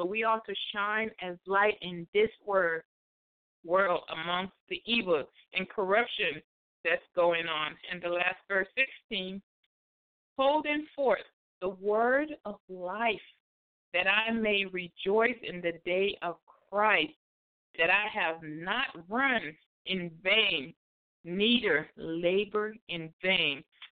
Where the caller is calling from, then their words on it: Virginia, United States; from Virginia.